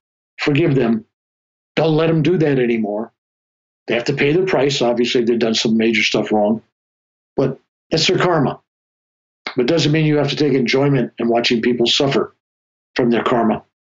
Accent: Ireland; Being an Irishman, it comes out of me once in a while, so forgive me.

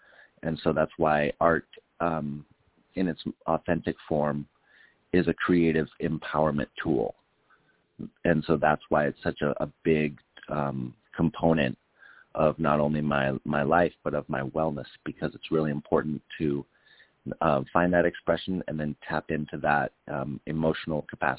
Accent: Oregon, United States; also born or lived in New York City / Hollywood; now in Tempe, United States; I lived in New York City for a long time. I lived in Hollywood for a while, and I come from Oregon in the Northwest, and now I'm living in Arizona.

